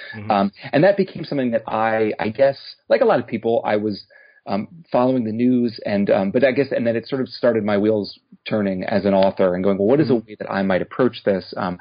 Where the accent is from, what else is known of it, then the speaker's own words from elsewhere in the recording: United States; You know, of course, it's my community as an American